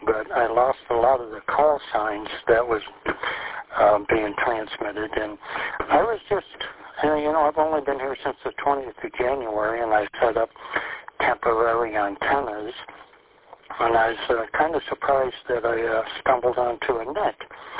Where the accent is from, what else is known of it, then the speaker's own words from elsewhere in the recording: Minnesota, United States; growing up in Minnesota, had our share of tornadoes too.